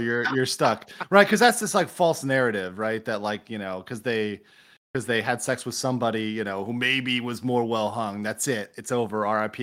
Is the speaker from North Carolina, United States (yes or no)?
no; Miami, Florida, United States; I grew up in Miami, so I saw people that were whiter than I am, and they're Latino, right?